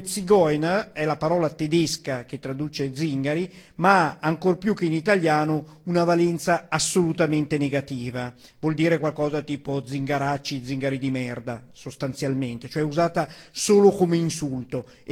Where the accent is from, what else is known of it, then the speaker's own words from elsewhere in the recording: Milan, Lombardy, Italy; vengo da Milano, noto comune in provincia di Arcore